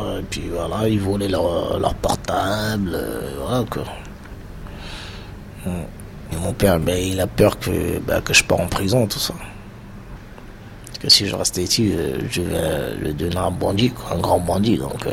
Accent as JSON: {"language": "French", "region": "Île-de-France", "country": "France", "tie": "born or raised there", "said": "J'ai 31 ans. Bah, mon enfance, j'étais dans les Yvelines. Moi, j'habitais dans une résidence."}